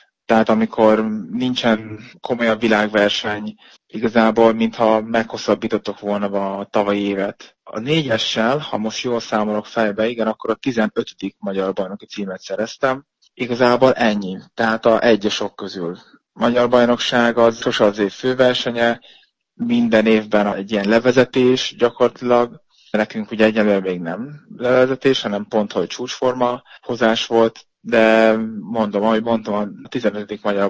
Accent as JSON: {"language": "Hungarian", "town": "Gyomaendrőd", "region": "Békés", "country": "Hungary", "said": "mi leköltöztünk Gyömendrődre, mind a ketten onnan származunk"}